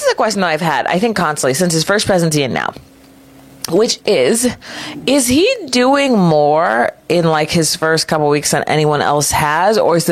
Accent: California, United States; Oh, a weekend. I'm from Southern California, so...

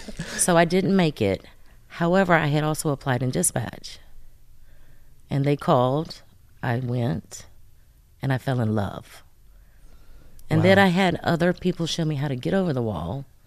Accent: North Carolina, United States; also born or lived in Massachusetts; now in Virginia, United States; Originally, I was born in Massachusetts. I am from North Carolina, though.

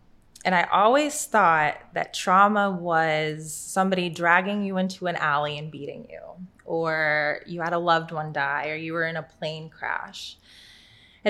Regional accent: El Paso, Texas, United States; born there; So I was born in El Paso, Texas.

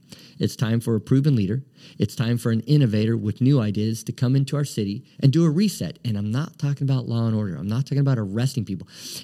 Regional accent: Portland, Oregon, United States; So I grew up in North Portland, you know, hard scrabble upbringing. We were poor.

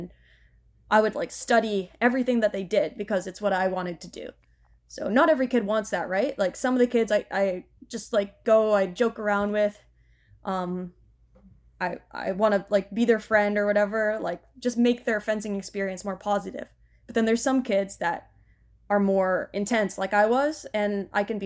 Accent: Hamilton, Ontario, Canada; because I'm from Hamilton, so I used to train in Toronto a lot

